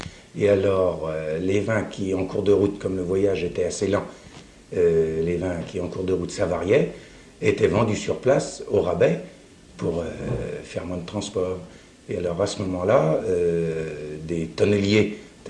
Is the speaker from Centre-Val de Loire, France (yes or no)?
yes; Orléans, Centre-Val de Loire, France; j'ai toujours été orléanais.